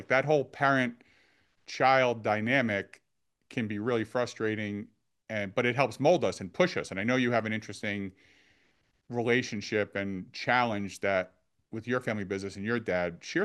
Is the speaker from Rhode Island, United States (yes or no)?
yes; Providence, Rhode Island, United States; some of the audience knows that I grew up in Providence, Rhode Island, which is relatively small. You know, it's the smallest state in the country here in the US.